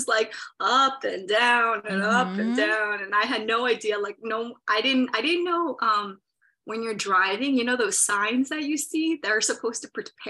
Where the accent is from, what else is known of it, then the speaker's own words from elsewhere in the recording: New York, United States; I don't have a driver's license. I'm a New Yorker.